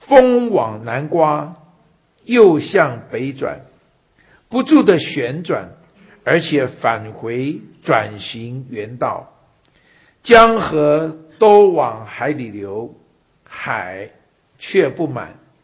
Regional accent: Taiwan; moved away as an adult; now in United States; 因为我的父母是湖南人，我在台湾是我的父母抗战之后，他们到了台湾去，所以我是在台湾出生的。

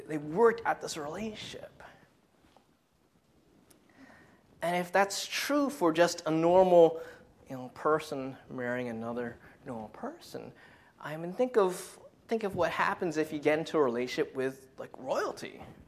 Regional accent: New York, United States; now in New Jersey, United States; I moved out to Jersey. And of course, it really was a blow to my ego having to move out to Jersey, growing up in Long Island and making fun of Jersey for most of my life.

